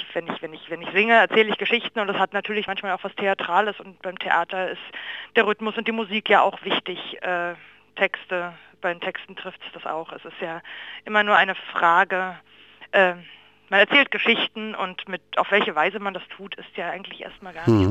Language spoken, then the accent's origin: German; Berlin, Germany; moved away as an adult; also born or lived in Weimar / Zurich; Berlin, ich komme aus Köpenick eigentlich, bin da aufgewachsen, bin mit 19 weg nach Weimar.